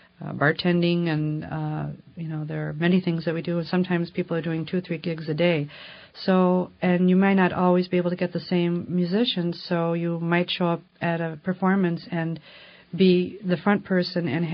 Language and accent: English; Chicago, Illinois, United States; I grew up in Chicago, Illinois.